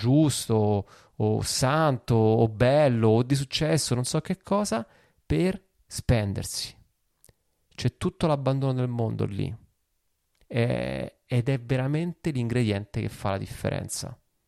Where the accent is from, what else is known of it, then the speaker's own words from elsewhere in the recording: Rome, Lazio, Italy; romano, io da romano